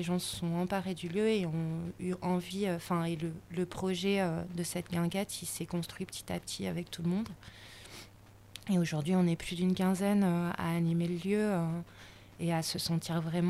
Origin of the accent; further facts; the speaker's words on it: Marseille, Provence-Alpes-Côte d'Azur, France; Je viens du sud de la France, de Marseille.